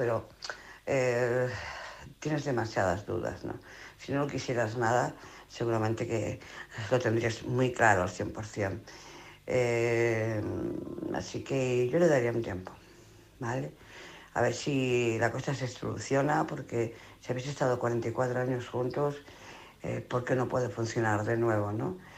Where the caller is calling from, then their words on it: Barcelona, Catalonia, Spain; de Barcelona.